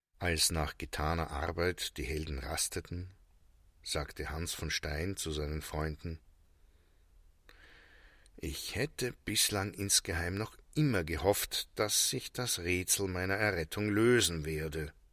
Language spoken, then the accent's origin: German; Austria; Das gibt es üblicherweise bei Häusern nicht so oft, zumindest nicht bei uns in Österreich.